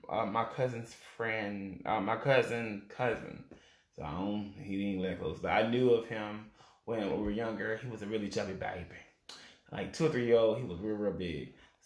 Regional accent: the South, United States; So, what I'm saying is, as a Southerner, we're taught different.

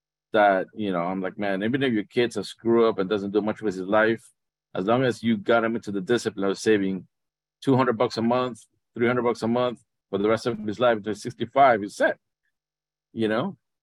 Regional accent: Fort Lauderdale, Florida, United States; So basically, I'm from South Florida, down the Fort Lauderdale area.

